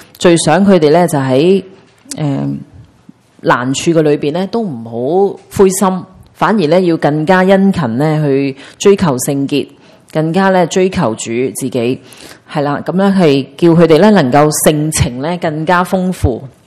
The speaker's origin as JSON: {"language": "Cantonese", "country": "Hong Kong", "said": "即系譬如将我哋香港人打散晒啦"}